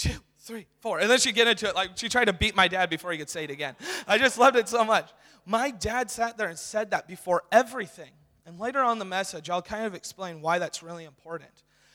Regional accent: Tonasket, Washington, United States; As Jordan said, I am from Tenasket, Washington.

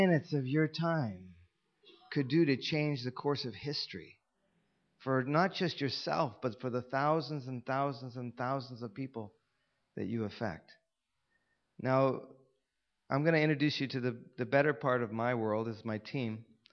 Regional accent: Los Angeles, California, United States; I was a TV actor in Hollywood. I come from Los Angeles, and I didn't believe in God at all. I was an atheist. My mother's Jewish.

